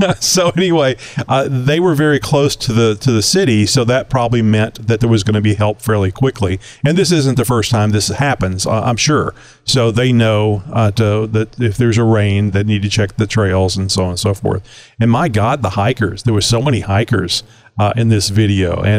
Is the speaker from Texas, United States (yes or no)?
yes; Texas, United States; because I'm a Texan. I'm a Southeast Texan.